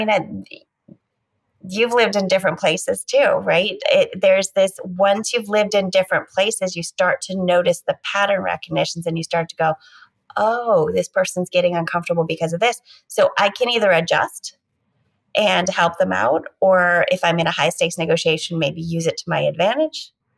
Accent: United States; And so for me as an American, that's almost too much overlap in the sentences, but that's very cultural.

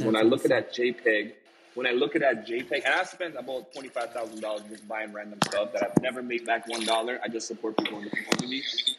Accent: Oakville, Ontario, Canada; I'm from Toronto as well, Oakville.

